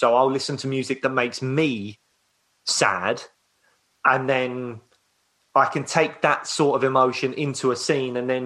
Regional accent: Peckham, London, United Kingdom; I grew up in Peckham. So, mainly all just like South London. So I grew up in Peckham, but then went to school, ended up going to school in Croydon when it's like Brit school and stuff.

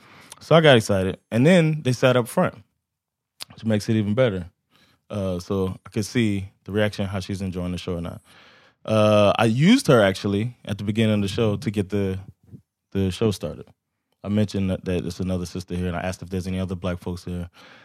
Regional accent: United States; now in Sweden; And I'm from the States where open mic is that.

